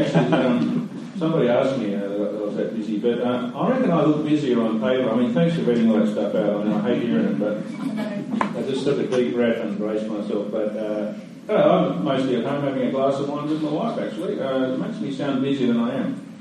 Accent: Perth, Western Australia, Australia; Dad worked in a factory and a pretty traditional kind of working class family. We couldn't afford a car and a TV, and we just rode our bikes around and swam in the dirty Swan River down there in Bassendea

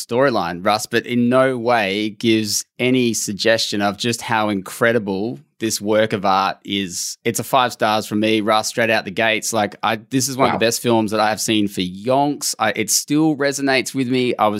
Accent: Australia; why I think it connected with me as an Australian

